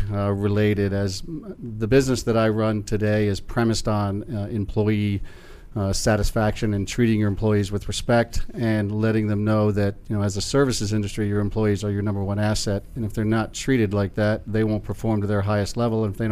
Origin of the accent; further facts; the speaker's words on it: Scranton, Pennsylvania, United States; The effect of Scranton wasn't much. Scranton is a small town, very big on sports.